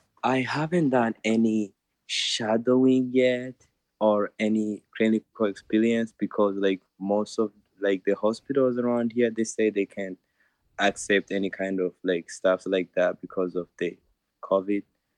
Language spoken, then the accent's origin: English; Rwanda; now in United States; I'm originally from Rwanda and I'm planning to go back to Rwanda like this May